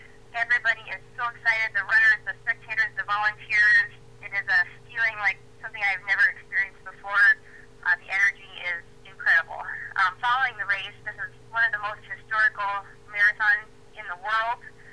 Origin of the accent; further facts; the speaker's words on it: Albert City, Iowa, United States; now in Storm Lake, United States; I'm 28 years old. I'm originally from the Albert City, Lorenz area, and I now currently reside in Storm Lake.